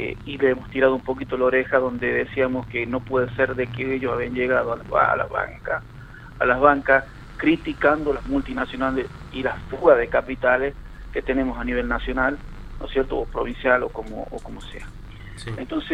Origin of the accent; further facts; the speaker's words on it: Argentina; La gente hoy nos toca lidiar con lo peor que nos está pasando como argentinos, que es la situación económica.